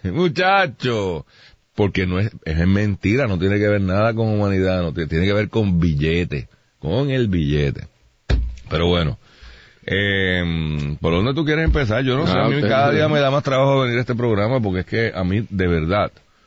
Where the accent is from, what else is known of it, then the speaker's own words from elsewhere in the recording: Puerto Rico; Y en Puerto Rico somos parte de los Estados Unidos.